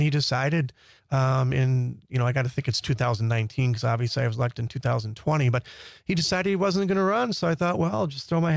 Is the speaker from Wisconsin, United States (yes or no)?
yes; De Pere, Wisconsin, United States; Born and raised in De Pere, yes.